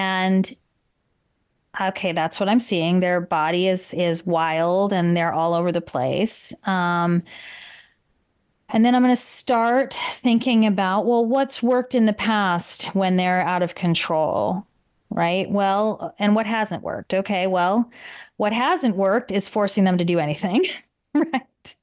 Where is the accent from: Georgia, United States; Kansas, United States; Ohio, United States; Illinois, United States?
Illinois, United States; And I mean, I'm from Illinois. So when it's cold, I mean, we could be negative 10 here, right?